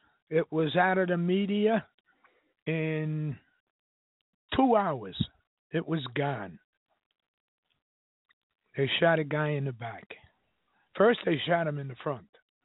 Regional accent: New York City, New York, United States; I got to tell you, I grew up in Harlem. I got along with blacks, and blacks got along with me.

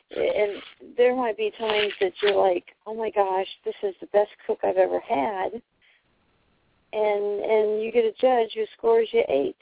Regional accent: Missouri, United States; In fact, I don't like a lot of sauce, even though I grew up in Missouri.

